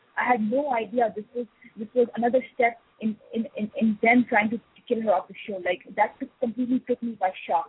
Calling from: Canada; Yeah, I'm calling from Canada.

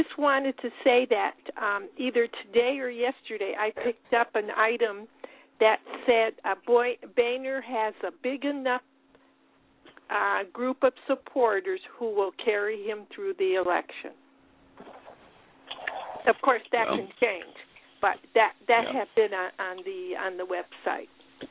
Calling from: Ocala, Florida, United States; from Ocala.

